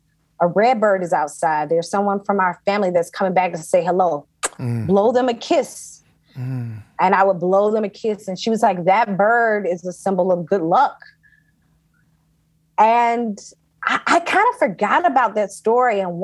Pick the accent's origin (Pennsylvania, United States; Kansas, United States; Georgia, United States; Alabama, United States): Georgia, United States; Athens; I grew up with hot links or red links in Georgia, and I was born and raised in Athens, Georgia, which is a city about 60 miles outside of Atlanta. It's Northeast Georgia.